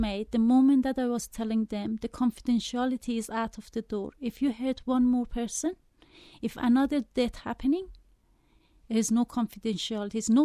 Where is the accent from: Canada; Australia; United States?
Australia; I am Australian. I love Australia.